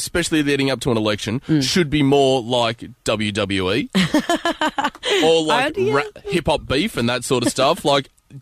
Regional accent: Mildura, Victoria, Australia; Australia. Do you know Mildura? I'm like, I do know Mildura. I'm from there.

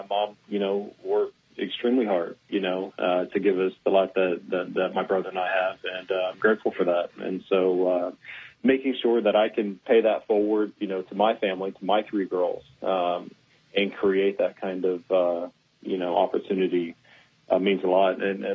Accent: Houston, Texas, United States; Born and raised in Houston, you know, and my mom raised both my brother and I from the very beginning

